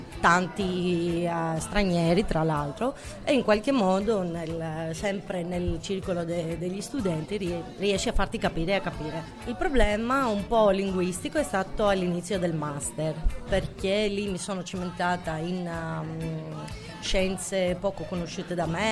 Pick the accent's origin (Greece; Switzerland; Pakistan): Greece; Athens, Attica; Italian is a second language; moved away as an adult; now in Padua, Italy; vengo da Atene, Grecia.